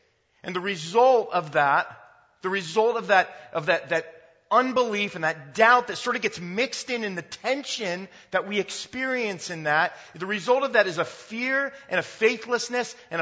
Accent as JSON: {"language": "English", "region": "California", "country": "United States", "tie": "born or raised there", "moved": "as an adult", "lives_now": "Ashland, United States", "said": "I'm from Ashland, Ohio. A little of my background is that God moved me, a native Californian, a California kid, all the way to, smallish, mid-sized town, Ohio, over 6 years ago."}